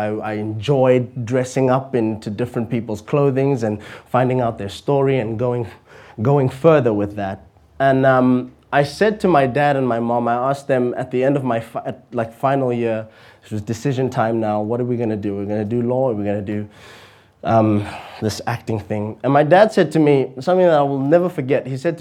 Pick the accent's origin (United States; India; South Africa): South Africa; Kimberley, Northern Cape; I'm from Kimberley. I was going to do law.